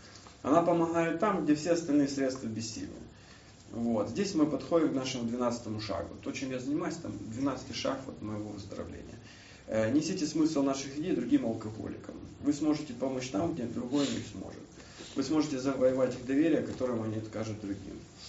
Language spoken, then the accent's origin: Russian; Kyiv, Ukraine; я вообще сам из Киева